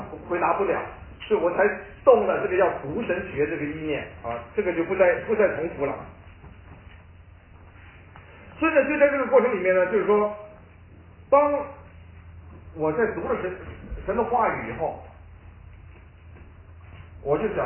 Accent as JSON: {"language": "Chinese", "town": "Lanzhou", "region": "Gansu", "country": "China", "tie": "born there", "said": "其实我的祖籍是广东，我是生在兰州，但是我父亲是广东人，"}